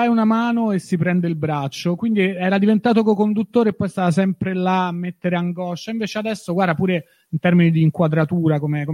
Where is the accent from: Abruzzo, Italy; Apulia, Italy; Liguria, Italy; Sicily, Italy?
Abruzzo, Italy; L'Aquila; io sono cresciuto all'Aquila e dicevo, speriamo che vengano all'Aquila.